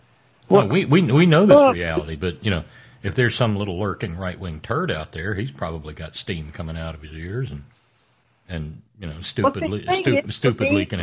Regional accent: Deep South, United States; growing up in the Deep South, I grew up in a repressive society

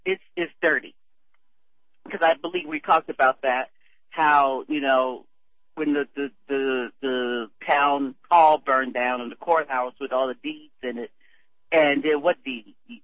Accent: United States; well, I'm an American of slave descent. oh, are you afraid, are you ashamed of being from Africa? I said, no, but I'm not from Africa.

